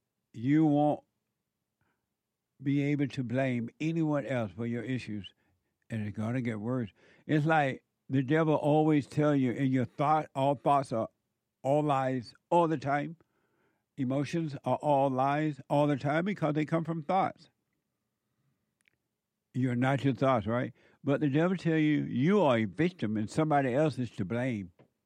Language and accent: English; Alabama, United States; And my background is uneducated.